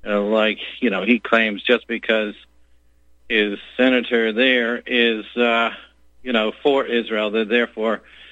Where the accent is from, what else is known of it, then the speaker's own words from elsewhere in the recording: Vancouver, British Columbia, Canada; born there; I was born in Vancouver, Canada, so as a Canadian, I'm very excited to see what's happening.